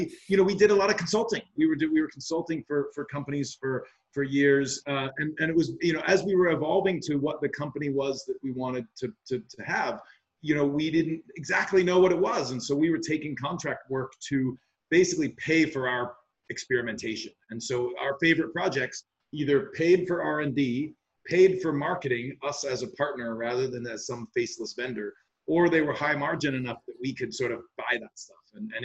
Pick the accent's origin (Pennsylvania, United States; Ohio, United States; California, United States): California, United States; So I grew up in Silicon Valley and was up there for 20 years before coming down here with a brief stint in Colorado. And, you're raised in Northern California to hate it down here.